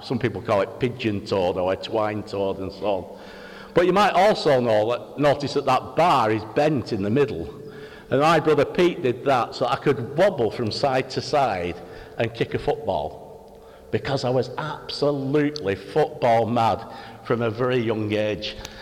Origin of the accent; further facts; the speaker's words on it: Oldham, North West England, United Kingdom; growing up in Oldham, like I did, north of Manchester